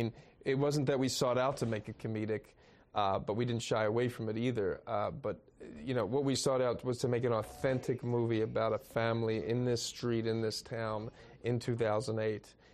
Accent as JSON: {"language": "English", "town": "Philadelphia", "region": "Pennsylvania", "country": "United States", "said": "He wasn't aware of how much of a native I was when I was cast. He knew that I was from Philly"}